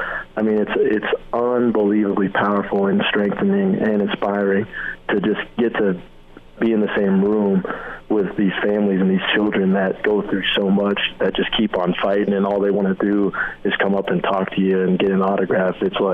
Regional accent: Boulder, Colorado, United States; I was from Boulder, Colorado. You know, football is not real high on anybody's priority list.

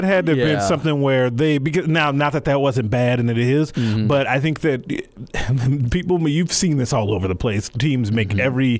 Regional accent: Chicago, Illinois, United States; I didn't eat ranch with pizza, because I'm from Chicago.

